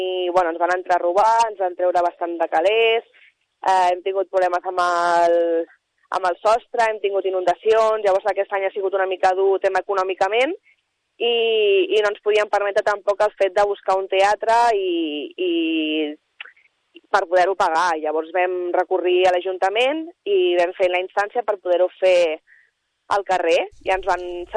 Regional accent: Catalonia, Spain; Jo, per exemple, soc catalana

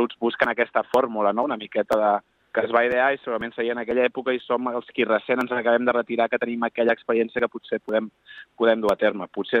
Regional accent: Granollers, Catalonia, Spain; havíem coincidit també a Granollers, perquè els dos som de Granollers

